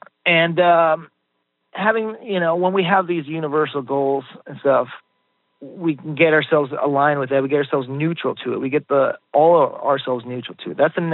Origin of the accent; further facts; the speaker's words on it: United States; I find in our society, I grew up in the United States.